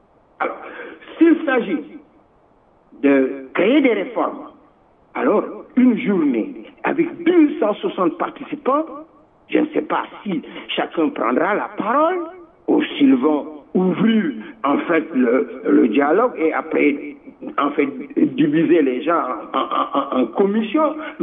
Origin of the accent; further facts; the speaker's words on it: Senegal; Et nous sommes des Sénégalais et nous sommes quelque part frappés par cette justice-là.